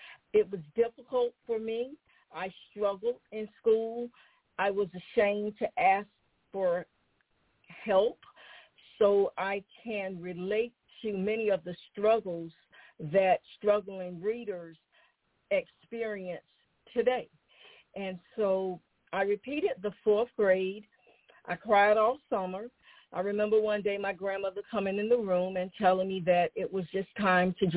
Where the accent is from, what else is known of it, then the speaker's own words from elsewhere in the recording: Hartford, North Carolina, United States; I was born and raised in Hartford, North Carolina